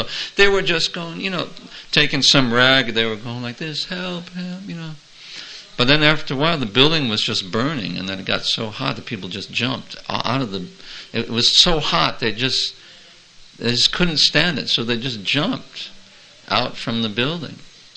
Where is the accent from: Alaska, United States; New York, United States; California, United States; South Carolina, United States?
New York, United States; New York City; I grew up in Manhattan